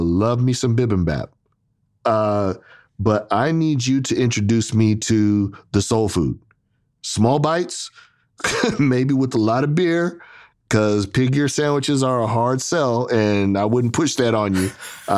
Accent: San Francisco, California, United States; And I grew up in the San Francisco Bay, and I got a real connection to Pinoy culture.

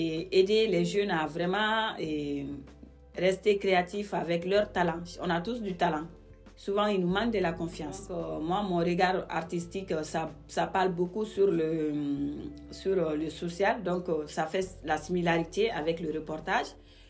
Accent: Mali; moi je viens d'un pays qui est très très riche de valeurs et très diversifié culturellement, qui m'a nourri en tant que Malienne.

